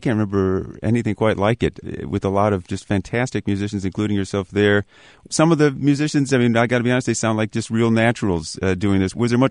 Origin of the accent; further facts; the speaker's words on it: La Crosse, Wisconsin, United States; one of the things that I remember most growing up in La Crosse, Wisconsin, was just, you know, the weekends came and my brother and I were just out the door up in the woods all weekend long.